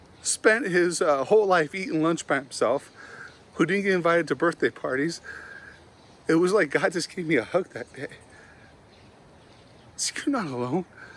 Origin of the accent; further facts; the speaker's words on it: Lafayette, California, United States; I grew up in Lafayette, California, right by Berkeley.